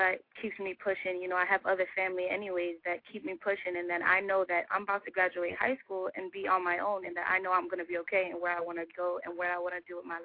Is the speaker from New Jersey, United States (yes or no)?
yes; Atlantic City, New Jersey, United States; now in Florida, United States; I'm from Atlantic City, but I live right now in Florida.